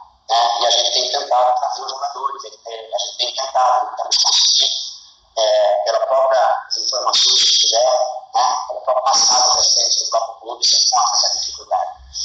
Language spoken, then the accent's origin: Portuguese; Brazil; torcendo para o Flamengo, porque sou brasileiro